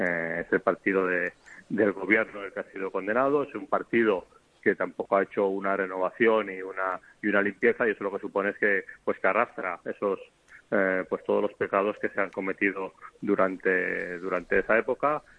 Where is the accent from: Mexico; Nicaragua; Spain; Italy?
Spain; Catalonia; como el que se está produciendo en mi tierra, en Cataluña